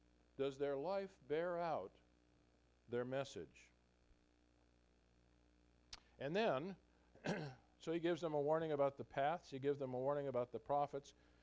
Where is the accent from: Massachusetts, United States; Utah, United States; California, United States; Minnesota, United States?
Minnesota, United States; South St. Paul; born there; I was born in South St. Paul, Minnesota. In 1944, the world was at war.